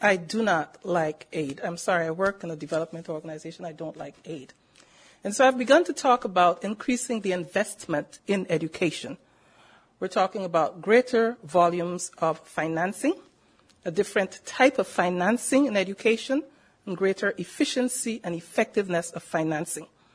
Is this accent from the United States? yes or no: no; Guyana; most of the population in my home country, Guyana.